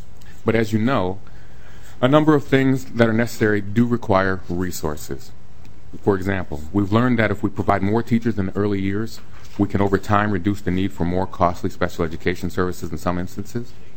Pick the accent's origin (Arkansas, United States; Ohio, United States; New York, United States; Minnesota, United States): Minnesota, United States; I'm a born Minnesotan. I grew up in the Osseo District.